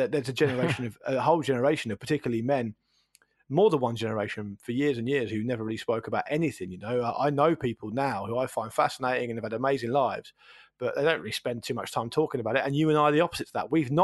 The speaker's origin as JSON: {"language": "English", "town": "Isle of Wight", "region": "South East England", "country": "United Kingdom", "tie": "born or raised there", "said": "My hometown branch is on the Isle of Wight."}